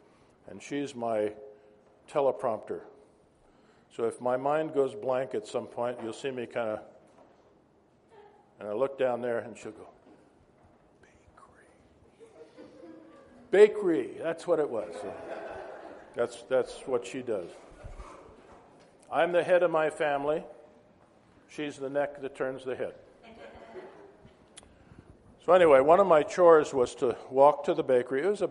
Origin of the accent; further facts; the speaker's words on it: Minnesota, United States; And it took me back to my childhood, growing up in Minnesota.